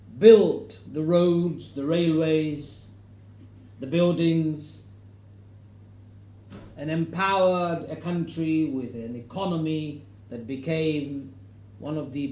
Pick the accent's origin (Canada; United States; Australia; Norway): Norway; English is a second language; Of course, it's not every day that I come this far from Norway.